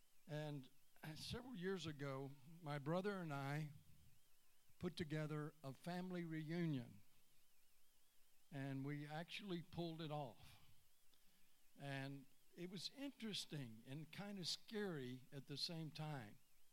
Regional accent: Texas, United States; Aloha, y'all. I'm from Texas originally.

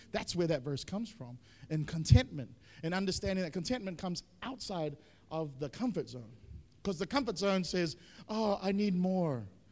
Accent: Auckland, New Zealand; But, like, Singapore is the polar opposite of where I grew up in Auckland.

